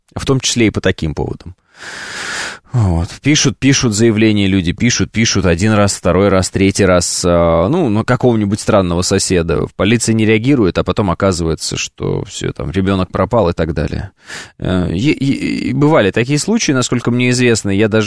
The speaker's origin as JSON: {"language": "Russian", "region": "Orenburg Oblast", "country": "Russia", "said": "я из Оренбургской области."}